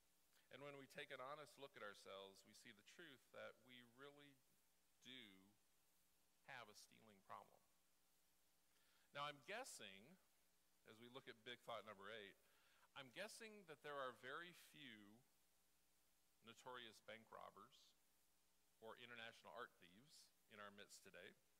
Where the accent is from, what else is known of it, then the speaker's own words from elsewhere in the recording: Northfield, Minnesota, United States; Maybe it's the fact that I grew up in Northfield, Minnesota, where every year we celebrated the defeat of Jesse James days.